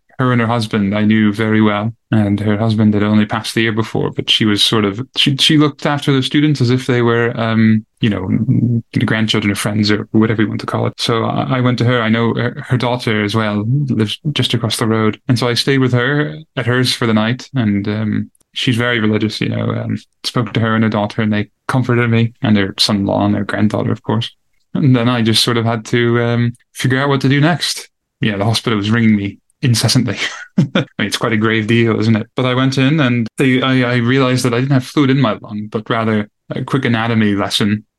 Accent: New Jersey, United States; now in United Kingdom; Well, I'm an American. I'm from New Jersey originally, and it's very expensive and tuition's very expensive in that state.

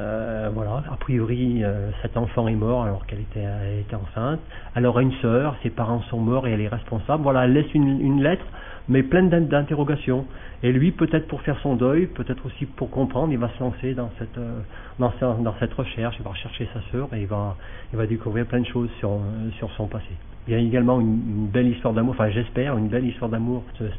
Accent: Saint-Étienne, Auvergne-Rhône-Alpes, France; Donc je suis originaire de Saint-Étienne, j'habite sur Montbrison

